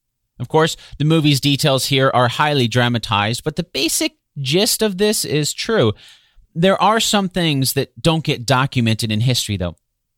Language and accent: English; Ohio, United States; maybe that's because I grew up near Cedar Point Amusement Park in Ohio